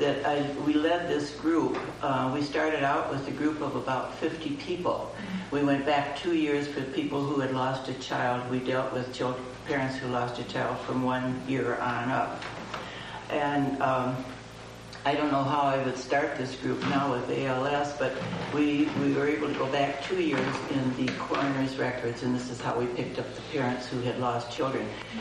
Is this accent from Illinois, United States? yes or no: yes; Rockford, Illinois, United States; from Rockford, Illinois.